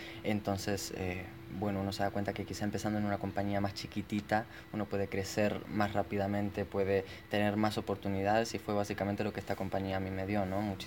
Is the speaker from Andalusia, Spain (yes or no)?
yes; Málaga, Andalusia, Spain; moved away; also born or lived in Madrid / London; nací en Málaga, estudiar allá, después me mudé a Madrid y después a Londres